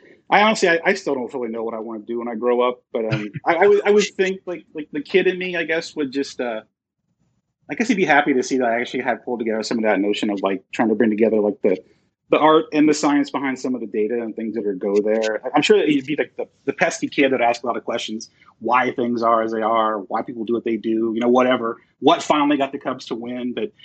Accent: Indiana, United States; Yeah, I grew up actually kind of in a rural part of the Midwest when I was a kid, kind of in northern Indiana.

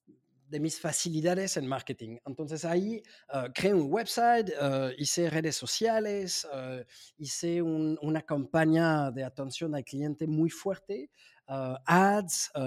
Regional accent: France; Spanish is a second language; soy francés

